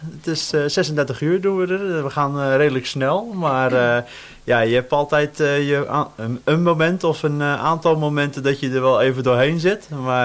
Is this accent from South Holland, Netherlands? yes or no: yes; Rotterdam, South Holland, Netherlands; Ja, als Rotterdammer voelt dat wel heel fijn om op de Coolsingel binnen te komen.